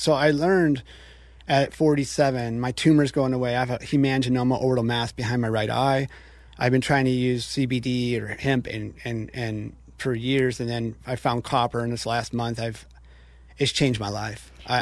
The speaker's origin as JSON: {"language": "English", "town": "Flint", "region": "Michigan", "country": "United States", "said": "I'm a disabled combat action vet. I'm from Flint, Michigan"}